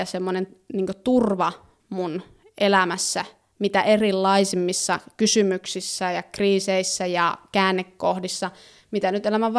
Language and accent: Finnish; Northern Finland, Finland; mä haluaisin muuttaa takaisin pohjoiseen, mistä mä oon kotoisin.